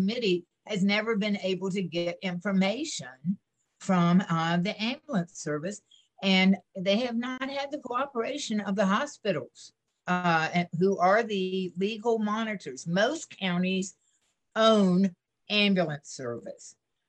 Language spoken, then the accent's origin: English; Brunswick, Georgia, United States; Well, I'm from the Brunswick area